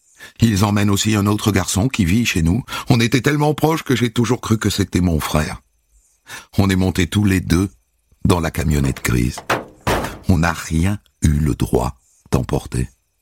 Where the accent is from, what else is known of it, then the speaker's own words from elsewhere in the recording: Saint-André, Réunion, France; born there; Je suis né à Saint-André-de-la-Réunion le 27 mai 1959.